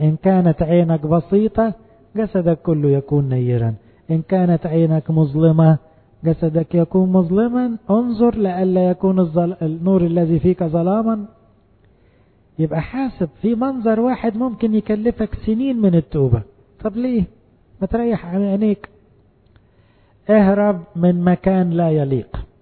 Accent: Egypt; الجري نص المجدعة يسموه عندنا في مصر كده

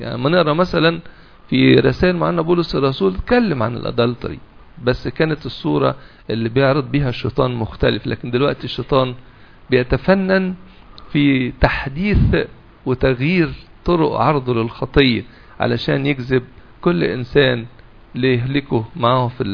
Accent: Heliopolis, Cairo Governorate, Egypt; حتى قراية الكف دي والودع منتشر حتى عندنا في مصر الجديدة

